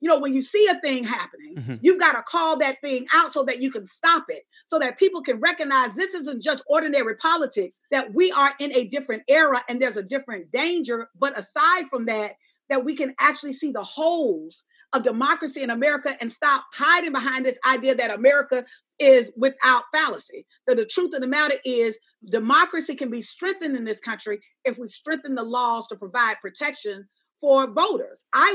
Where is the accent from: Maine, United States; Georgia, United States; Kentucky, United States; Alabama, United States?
Alabama, United States; I'm from Alabama. I'm a Black woman from Alabama.